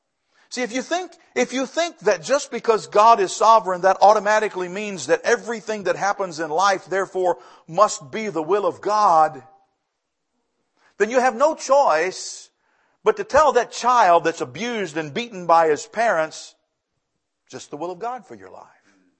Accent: Lynchburg, Virginia, United States; born there; I was born in Lynchburg, Virginia, USA. I didn't choose that.

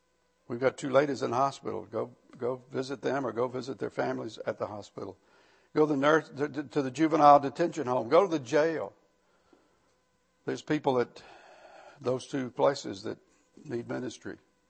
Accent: Richmond, Virginia, United States; I'm from Richmond, and we did things different in Richmond

